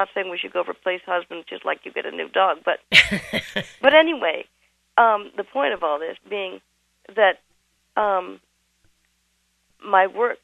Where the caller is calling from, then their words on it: San Jose, California, United States; San Jose, California.